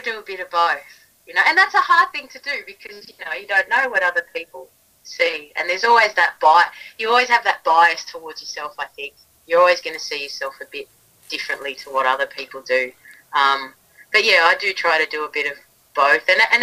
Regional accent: Australia; because I am so Australian, it's not funny, but I do love my Latin culture

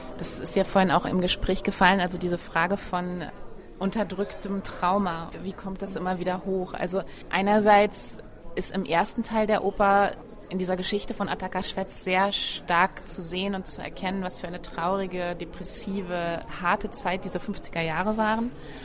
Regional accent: Bremen, Germany; now in Prague, Czech Republic; wir fahren im Herbst, im November nach Bremen, in meiner Heimatstadt.

